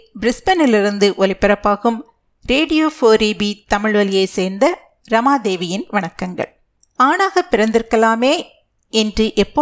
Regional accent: Nagercoil, Tamil Nadu, India; என்னுடைய சொந்த ஊர் நாகர்கோவில் என்ற சிறிய ஆனால் அழகிய ஊர்.

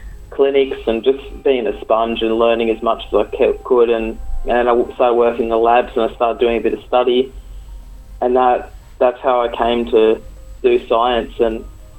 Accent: Nowra, New South Wales, Australia; born there; and that's where I was born as well. I was born in Nowra, so it's kind of like I'd always spent time in the Illawarra and South Coast.

